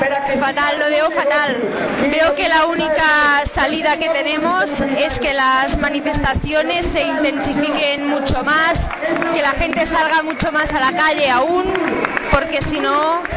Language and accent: Spanish; Terrassa, Catalonia, Spain; venimos de Tarrasa